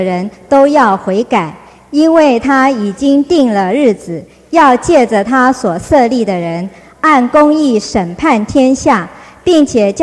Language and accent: Chinese; China; 跟我们中国人很像，他们拜各种的神啊